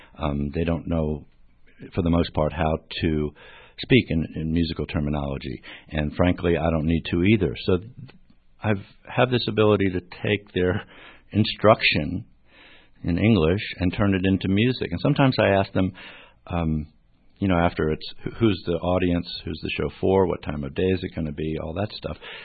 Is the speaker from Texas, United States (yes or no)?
no; Virginia Beach, Virginia, United States; in defense of my hometown, there is a lot of great original music going on. It's harder to find it, I think, as in most places in the country, but more so, say, in Virginia Beach.